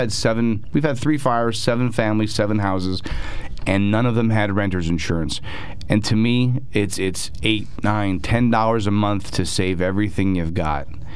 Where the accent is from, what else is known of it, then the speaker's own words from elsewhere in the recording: Shamokin, Pennsylvania, United States; me, I'm a transplant from Shamokin, but I love this town.